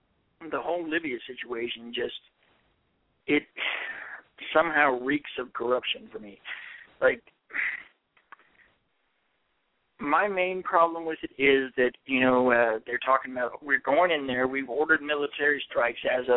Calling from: Albuquerque, New Mexico, United States; I'm calling from New Mexico, from Albuquerque.

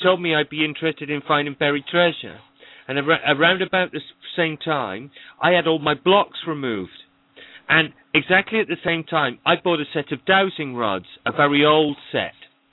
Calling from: United Kingdom; I'm the United Kingdom.

